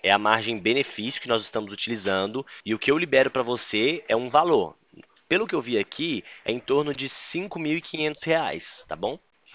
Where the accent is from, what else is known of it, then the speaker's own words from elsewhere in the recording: São Paulo, Brazil; Eu sou do interior de São Paulo.